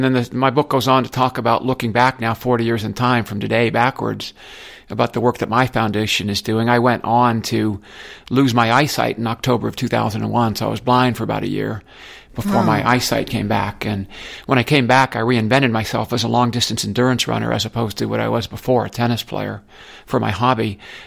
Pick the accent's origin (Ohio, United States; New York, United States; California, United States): California, United States; Lakeside; I grew up in the East County, Lakeside, went to El Capitan High.